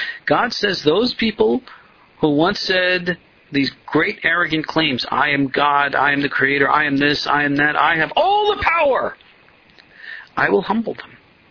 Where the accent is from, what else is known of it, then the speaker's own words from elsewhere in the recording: New York, United States; Just as a side note here, I was born and raised in New York, and I have never really liked New York.